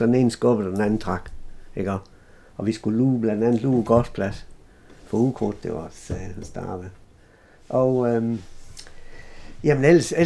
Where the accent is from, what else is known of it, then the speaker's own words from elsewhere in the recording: Ender, Central Denmark Region, Denmark; Men efter jeg så selvfølgelig havde min barndom der i Ender